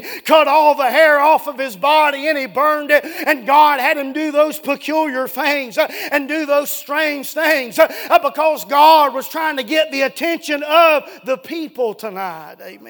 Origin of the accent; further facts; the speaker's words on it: United States; born there; But listen, I was born in America, amen?